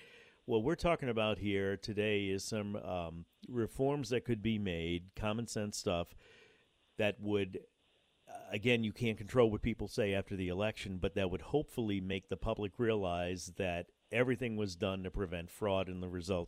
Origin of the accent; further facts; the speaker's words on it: United States; And as an American, that concerns me